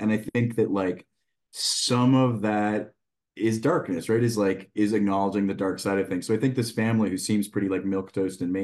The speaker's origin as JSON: {"language": "English", "town": "Calgary", "region": "Alberta", "country": "Canada", "tie": "born or raised there", "said": "I grew up queer in Calgary"}